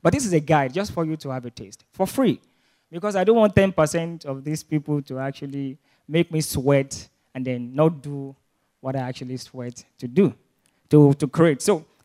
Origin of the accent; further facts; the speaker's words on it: Nigeria; As a Nigerian, and more importantly, a Nigerian student, what does this mean to you